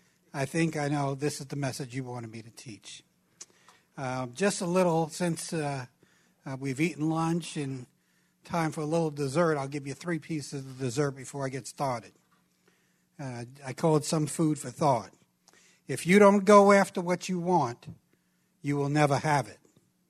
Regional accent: Brooklyn, New York, United States; this goes back maybe 35 years to where I grew up in Brooklyn, New York.

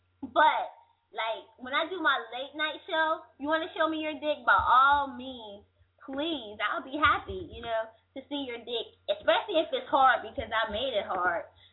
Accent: Greensboro, North Carolina, United States; There's a lot of things going on in my hometown this weekend. I'm in Greensboro, North Carolina.

